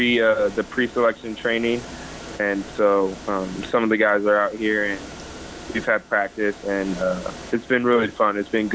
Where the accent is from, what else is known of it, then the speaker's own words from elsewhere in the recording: Sacramento, California, United States; also born or lived in Los Angeles; I was born in the LA area, but then I grew up in Sacramento. So LA and Sacramento are both like my homes.